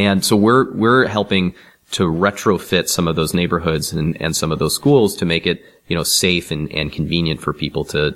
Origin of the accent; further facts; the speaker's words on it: California, United States; Yeah, I grew up in East County, San Diego. I went to Valhalla High School.